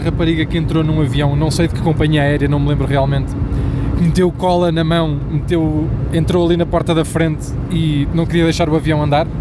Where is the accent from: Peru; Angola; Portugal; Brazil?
Portugal; Não, somos portugueses